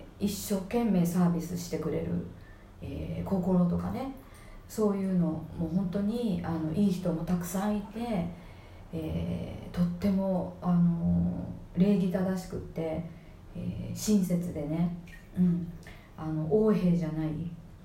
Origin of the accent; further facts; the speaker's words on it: Brazil; now in Japan; 私やっぱりブラジルから来てるから、この日本に着いてから